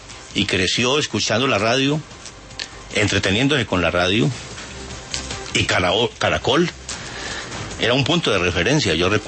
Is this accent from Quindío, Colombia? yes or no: yes; La Tebaida, Quindío, Colombia; En mi pueblo, en la Tebaida, los televisores se contaban.